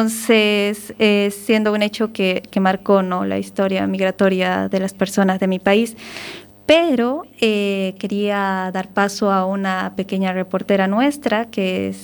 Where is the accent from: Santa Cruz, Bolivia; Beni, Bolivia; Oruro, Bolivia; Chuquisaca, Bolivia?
Oruro, Bolivia; now in A Coruña, Spain; Yo soy de Oruro, pero mi madre es de La Paz y mi padre es de Cochabamba, así que soy un mix.